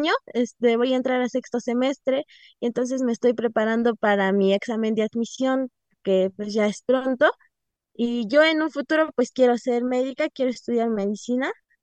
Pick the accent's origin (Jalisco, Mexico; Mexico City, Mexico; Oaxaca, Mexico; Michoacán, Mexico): Oaxaca, Mexico; Santa María Tlahuitoltepec; originaria de Santa María Tlahuitoltepec, un pueblo que se ubica en la Sierra Norte del estado de Oaxaca.